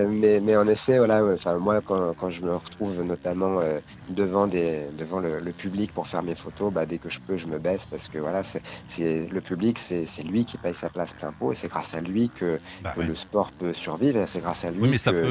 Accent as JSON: {"language": "French", "country": "France", "said": "Alors moi, je suis français, je suis chauvin"}